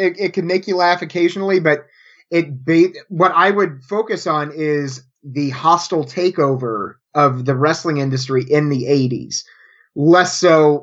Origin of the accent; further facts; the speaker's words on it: Missouri, United States; It took place in my home state of Missouri, in my rival city of Kansas City.